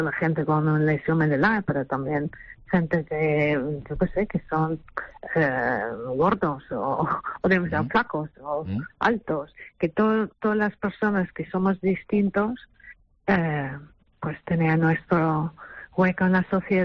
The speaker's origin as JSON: {"language": "Spanish", "region": "Community of Madrid", "country": "Spain", "lives_now": "Tenerife, Spain", "said": "Y nada, que entonces ya soy canaria un poco también. Canaria madrileña."}